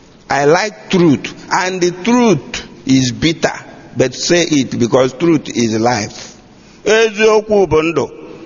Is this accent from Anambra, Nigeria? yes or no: yes; Upo, Anambra, Nigeria; I come from Upo in Dunukovia local government area, Anambra State, formerly in Nigeria in the zoo, but now in Biafra land.